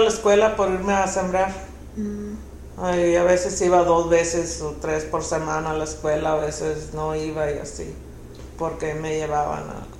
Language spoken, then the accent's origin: Spanish; Sinaloa, Mexico; Yo nací en México, en el estado de Sinaloa, en 1948.